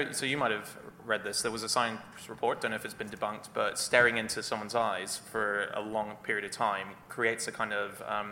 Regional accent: Australia; I'm from Australia. It's a daily occurrence for me there.

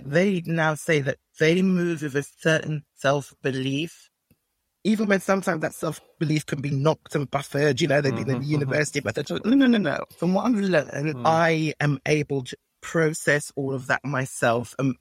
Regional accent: Nigeria; I'm laughing because I bought T-shirts about being Nigerian because we got a reputation in terms of being real drivers and entrepreneurs.

